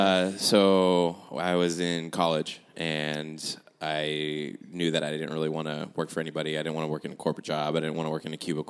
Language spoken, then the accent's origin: English; Woodland Hills, California, United States; moved away as an adult; Yeah. I'm from LA. I was born in Van Nuys, grew up in Woodland Hills, but then I... When I was 18, I was like, peace, I'm out of here.